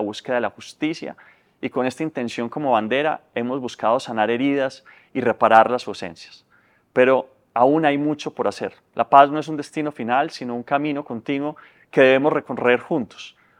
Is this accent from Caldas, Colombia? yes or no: no; Medellín, Antioquia, Colombia; Durante mi infancia en Medellín crecí en uno de los barrios más afectados por la violencia.